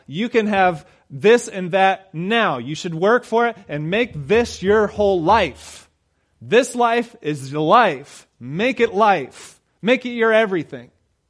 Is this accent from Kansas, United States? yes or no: yes; Kansas, United States; But we're from Kansas. We go to the beach.